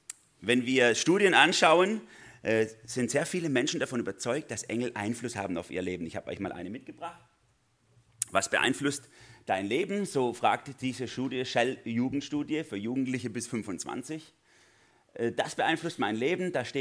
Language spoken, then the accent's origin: German; Germany; Ich bin Deutscher. Ich argumentiere erst und jubel dann.